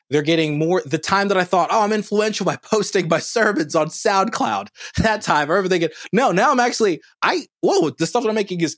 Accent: Tanzania; now in United States; I will say I'm from Tanzania, East Africa. My mom, before we moved to the States, her first job, she made $10 a month.

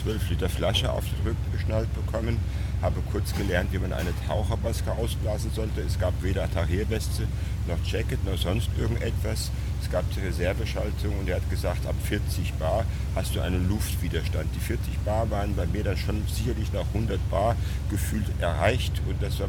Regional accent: Sylt, Schleswig-Holstein, Germany; Ich bin in Sylt aufgewachsen und der ganze Trubel am Strand hat mich oftmals so genervt.

